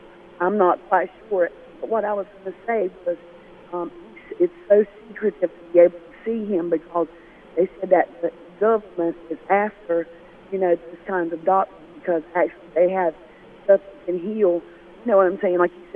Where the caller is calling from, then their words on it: Lumberton, North Carolina, United States; I'm calling from Lumberton, North Carolina.